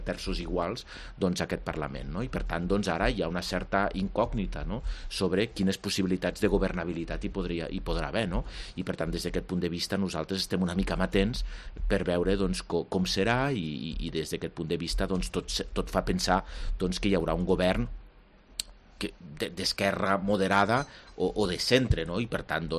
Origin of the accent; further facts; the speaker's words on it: Andorra; nosaltres, com a andorrans, ara tenim enormes restriccions per operar en el mercat interior europeu